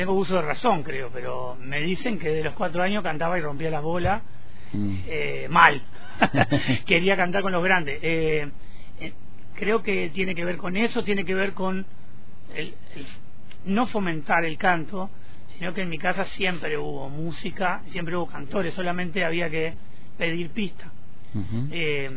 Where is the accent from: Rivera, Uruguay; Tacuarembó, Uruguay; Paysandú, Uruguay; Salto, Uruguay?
Salto, Uruguay; born there; also born or lived in Montevideo; yo nací en Salto, o sea, 500 kilómetros de Montevideo, y toda la música regularmente pasaba en Montevideo. Cuando yo me voy a vivir a Montevideo